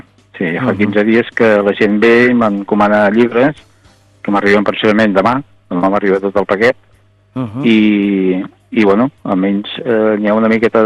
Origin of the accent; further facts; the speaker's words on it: Vilanova i la Geltrú, Catalonia, Spain; per exemple, a Vilanova, jo soc fill de Vilanova